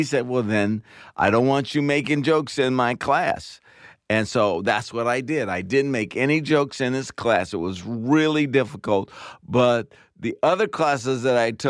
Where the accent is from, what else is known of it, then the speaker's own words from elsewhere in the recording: Oakland, California, United States; I was 14 years old. I'm from Oakland. I don't know if you know that. I'm from the Bay Area.